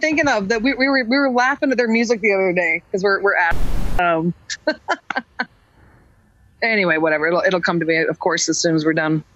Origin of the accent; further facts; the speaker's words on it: Utah, United States; I was fighting with my little brother in my neighbor's yard when we were little kids growing up in Utah.